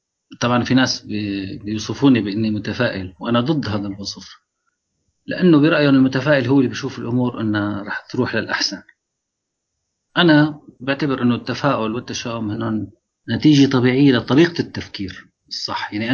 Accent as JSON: {"language": "Arabic", "country": "Syria", "said": "عندنا بسوريا لنفرض عندنا 20% مواطنين سوريين حقيقيين حضاريين"}